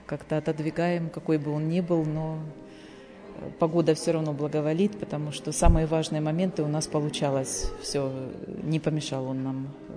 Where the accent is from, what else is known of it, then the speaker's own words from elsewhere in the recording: Rostov-on-Don, Rostov Oblast, Russia; Ростов-на-Дону.